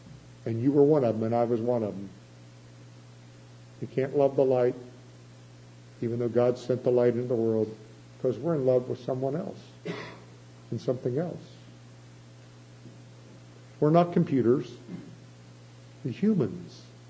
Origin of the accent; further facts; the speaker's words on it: Chillicothe, Ohio, United States; I grew up in Chillicothe